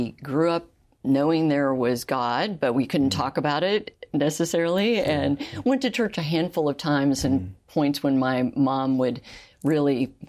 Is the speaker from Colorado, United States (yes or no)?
no; Houston, Texas, United States; Sure. I grew up in Houston, Texas, in a small middle-class family.